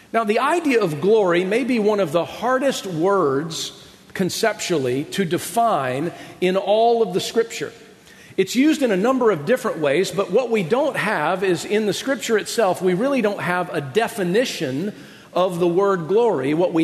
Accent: Marietta, Georgia, United States; This would happen to me all the time growing up in Georgia, because in Marietta, Georgia, where I lived, there was this landmark, and it was a Kentucky Fried Chicken.

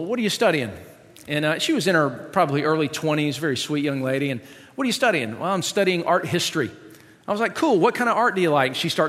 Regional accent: Buffalo, New York, United States; Yeah, I'm from Buffalo.

